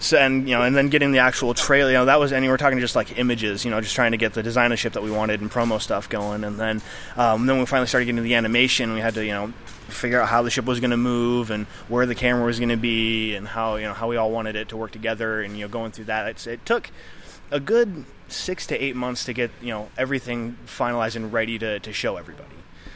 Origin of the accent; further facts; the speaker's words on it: Northwest, United States; I'm from the Northwest, too, so this is not my climate